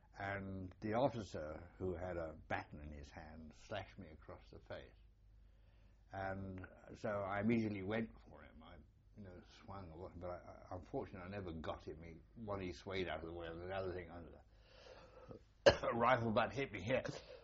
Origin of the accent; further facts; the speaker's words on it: United Kingdom; I said, I'm a British officer.